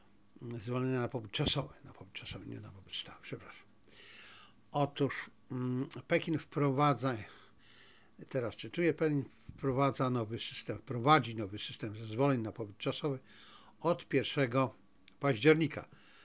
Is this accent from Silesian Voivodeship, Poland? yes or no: yes; Zabrze, Silesian Voivodeship, Poland; now in Warsaw, Poland; Nie urodziłem się w Warszawie. Urodziłem się w Zabrzu, tam mieszkałem. Skończyłem studia na Politechnice Śląskiej i dopiero wtedy przeniosłem się do Warszawy.